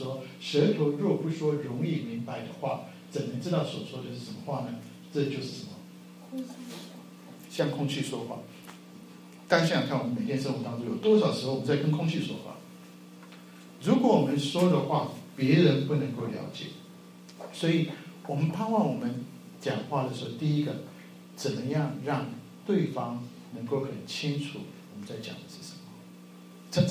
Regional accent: China; now in United States; 我觉得我们中国人还有一个老毛病

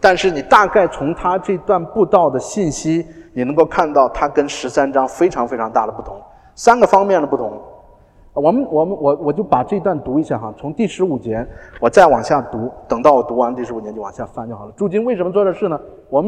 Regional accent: China; 这跟我们中国人很像啊，中国人真的很像啊

